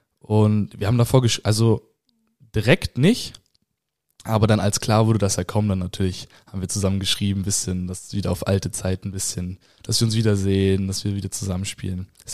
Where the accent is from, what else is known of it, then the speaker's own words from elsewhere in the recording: Itzehoe, Schleswig-Holstein, Germany; Ja, ich komme aus Itzehoe, ganz im Norden. War eigentlich ganz normale Kindheit, ganz normal alles.